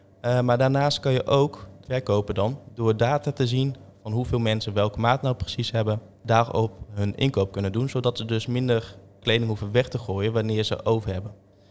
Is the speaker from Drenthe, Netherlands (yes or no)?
no; Rotterdam, South Holland, Netherlands; ik ben 23 jaar en ik doe de studie AD Ondernemer aan de Hogeschool Rotterdam. En ik kom uit Delfshaven. Ik ben een digitale Rotterdammer